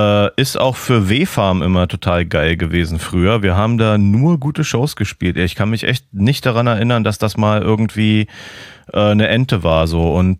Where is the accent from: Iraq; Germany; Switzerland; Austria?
Germany; Husum, Schleswig-Holstein; now in Berlin, Germany; Autobahn-Pendelfahrten zwischen Berlin und meiner alten Heimat Husum.